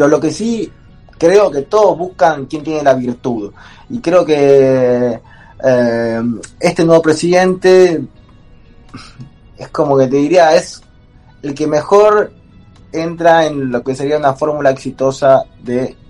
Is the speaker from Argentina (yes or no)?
yes; Argentina; Somos 3 socios argentinos, 2 de ellos periodistas